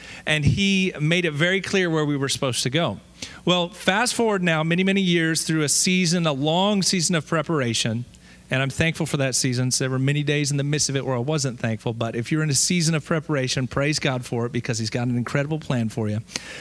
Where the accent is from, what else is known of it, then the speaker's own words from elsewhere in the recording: Japan; I grew up in Japan as a missionary kid